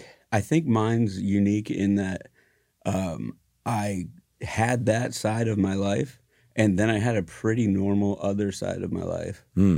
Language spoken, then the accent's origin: English; Ohio, United States; I grew up in Ohio, and my family comes from like a Mennonite, Amish Mennonite background.